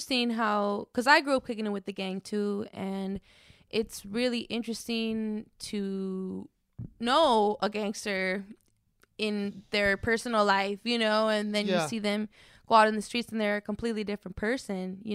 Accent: Los Angeles, California, United States; I am from Los Angeles, born and raised. I was born and raised in Highland Park.

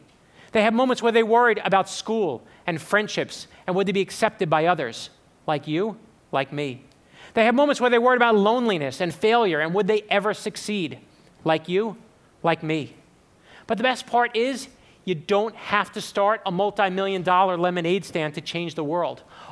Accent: Brooklyn, New York, United States; When I was growing up in Brooklyn, okay, my father, he worked hard.

